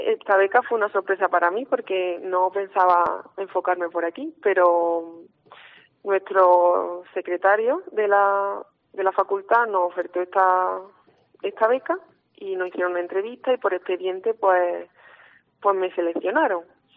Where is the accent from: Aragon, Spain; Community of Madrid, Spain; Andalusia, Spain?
Andalusia, Spain; Jaén; yo soy una chica de Jaén, he vivido toda la vida aquí